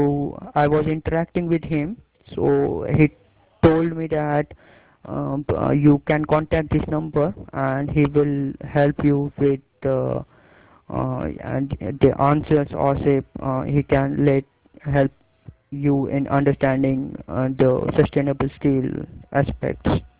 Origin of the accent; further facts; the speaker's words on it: India; Hello, sir. Good afternoon. … from India.